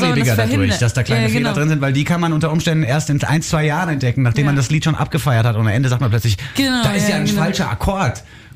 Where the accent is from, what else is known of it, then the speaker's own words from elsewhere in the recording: Frankfurt am Main, Hesse, Germany; born there; Ich bin in Frankfurt am Main geboren.